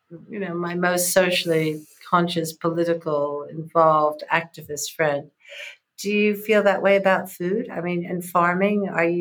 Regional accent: United States; now in London, United Kingdom; As an American in London, but as an American in America, we do have a government now

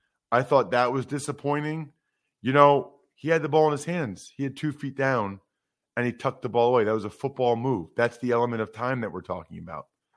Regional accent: Wyomissing, Pennsylvania, United States; Alex Anzalone, who I've known since he was 4 years old from my hometown of Wyomissing, Pennsylvania

